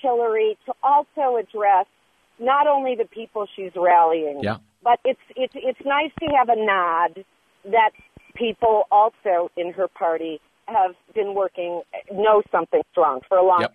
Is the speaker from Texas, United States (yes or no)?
no; Rochester, New York, United States; I'm from Rochester, New York. We had the first riot in 64, before Watts, before Detroit, because we were so segregated.